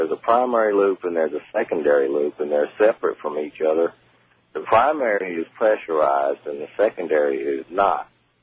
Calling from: Columbus, Ohio, United States; I'm calling from Columbus, Ohio.

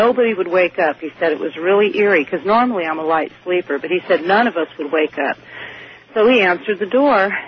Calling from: California, United States; I'm calling from Northern California.

